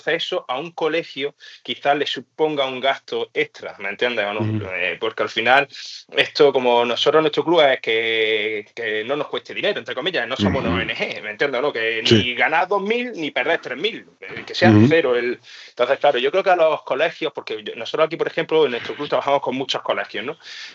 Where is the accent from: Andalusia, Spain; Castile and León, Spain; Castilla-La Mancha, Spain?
Andalusia, Spain; Granada; yo soy de Granada, de la zona sur de Granada, ¿vale?